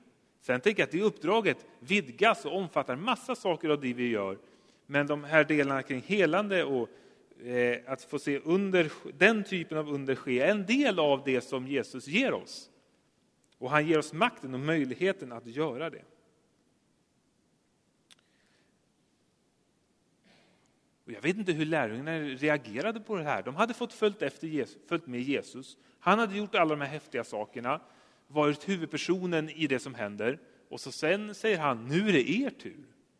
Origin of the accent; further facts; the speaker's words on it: Norrland, Sweden; Jag är ju norrlänning så jag är van vid kalla bilar året runt.